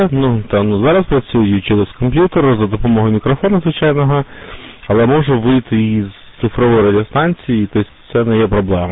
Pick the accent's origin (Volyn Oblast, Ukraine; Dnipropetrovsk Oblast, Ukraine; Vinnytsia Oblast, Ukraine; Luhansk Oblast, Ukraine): Luhansk Oblast, Ukraine; Starobilsk; now in Lviv, Ukraine; я теж з Східної України, міста Старобільськ, Луганська область, але в останні десь там 7 років живу в місті Львів. Ну, я можу розмовляти на русскому язикі, можу розмовляти на українській мові, це для мене не є проблемою взагалі.